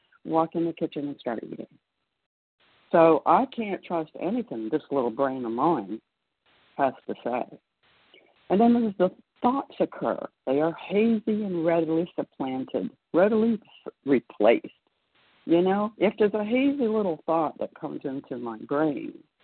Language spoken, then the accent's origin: English; Florida, United States; I am from Florida, and I am a recovered compulsive overeater.